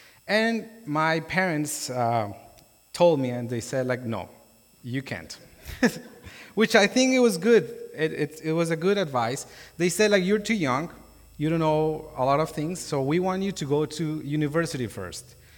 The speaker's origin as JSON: {"language": "English", "country": "Colombia", "tie": "born or raised there", "said": "So I come from Colombia. And I encountered Jesus when I was 14 years old. And I grew up in a Catholic, like pretty much all Colombians grew up in a Catholic context"}